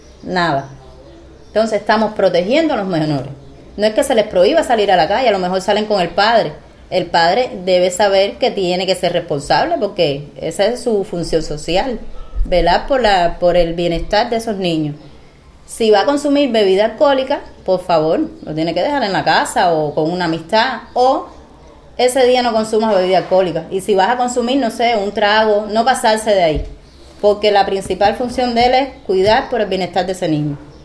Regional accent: Nueva Gerona, Isla de la Juventud, Cuba; also born or lived in Havana; Nací en La Habana, pero vivo desde muy pequeña acá en la Isla de la Juventud, Nueva Gerona, municipio especial de Cuba.

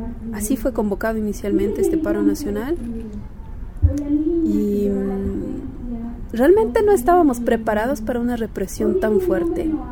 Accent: Ecuador; Vengo de Ecuador. Soy poeta quichua del pueblo Cayambi.

